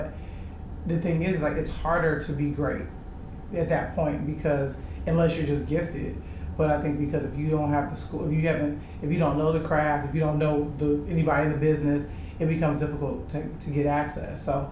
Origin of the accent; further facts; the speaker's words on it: Chicago, Illinois, United States; Yeah. You know, I think, Chicago is a big part of who I am.